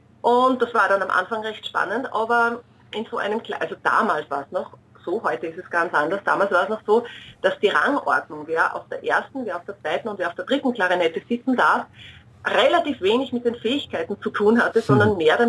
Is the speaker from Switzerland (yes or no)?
no; Upper Austria, Austria; born there; Ich bin gebürtige Oberösterreicherin.